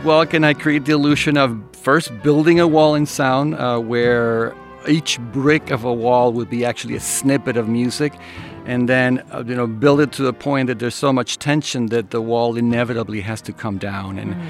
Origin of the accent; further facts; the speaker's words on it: Caracas, Capital District, Venezuela; And I have experiences with walls because I grew up in Caracas